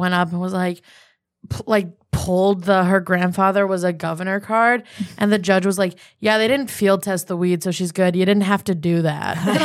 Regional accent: Albany, New York, United States; I'm from Albany, and we did that too.

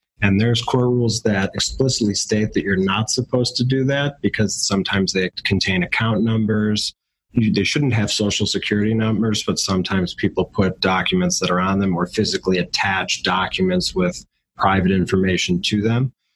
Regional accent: Northbrook, Illinois, United States; I grew up in Northbrook, Illinois.

